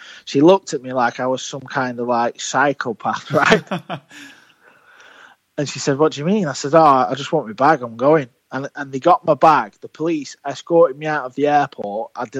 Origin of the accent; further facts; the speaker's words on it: England, United Kingdom; I'm English